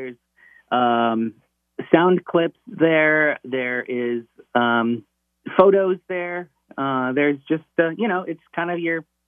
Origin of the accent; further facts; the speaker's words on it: North Dakota, United States; It all started back in North Dakota, Rory. I was born in North Dakota on a cattle ranch. And I grew up in a musical family.